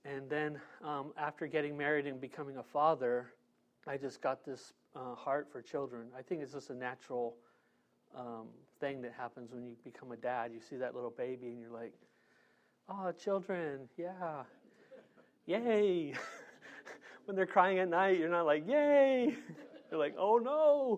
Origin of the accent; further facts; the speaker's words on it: San Diego, California, United States; I'm from San Diego. I grew up in the neighborhood here. I grew up on 31st Street in Golden Hills, also known as South Park.